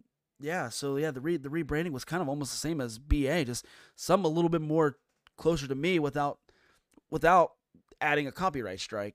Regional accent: Ohio, United States; Okay, I'm from Ohio. Okay, Buckeye.

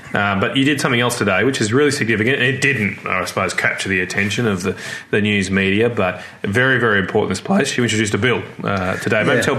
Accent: Logan, Queensland, Australia; now in Rockhampton, Australia; I grew up in Brisbane, really, but south of Brisbane in Logan, in the outer suburbs.

